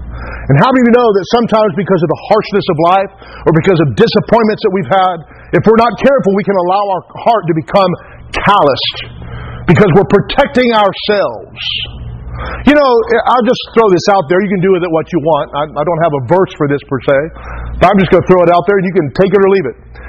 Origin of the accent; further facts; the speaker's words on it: Taft, California, United States; And when I grew up in Taft, it was a wealthy upper class, you know, a lot of oil money.